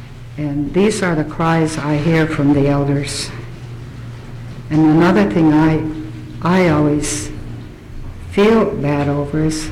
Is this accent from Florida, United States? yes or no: no; Angoon, Alaska, United States; a shareholder from Shattuck in Sealaska, born and raised in Angoon.